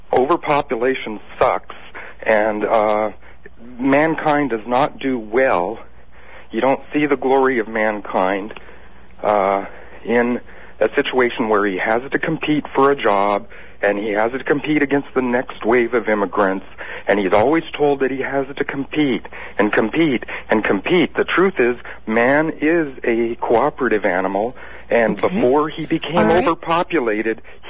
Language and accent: English; Pendleton, Oregon, United States; I was raised in Eastern Oregon, and I have European and Native American roots. Eastern Oregon. I grew up in Pendleton